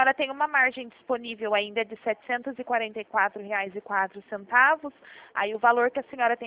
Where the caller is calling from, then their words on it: Limeira, São Paulo, Brazil; Eu falo aqui do interior de São Paulo, de Limeira.